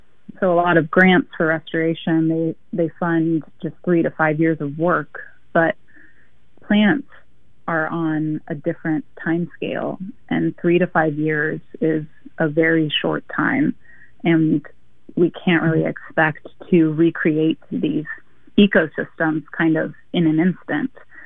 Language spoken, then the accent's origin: English; Oregon, United States; You know, growing up in Oregon, you kind of think that this colonized landscape is natural and what it has always looked like.